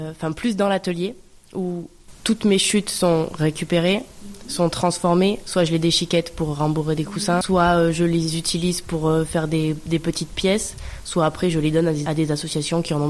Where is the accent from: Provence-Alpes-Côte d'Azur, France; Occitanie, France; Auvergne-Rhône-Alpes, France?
Provence-Alpes-Côte d'Azur, France; Guillestre; je suis originaire de Guillestre